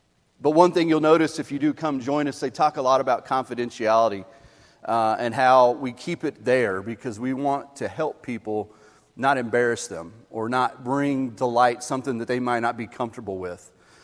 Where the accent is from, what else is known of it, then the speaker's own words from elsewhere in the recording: Broken Bow, Oklahoma, United States; also born or lived in Moore / Norman / Ardmore; I grew up in Broken Bow via Moore, Norman, Ardmore, kind of a couple stints here and there. Dad ran a Christian bookstore, and so we followed him around where the bookstore was.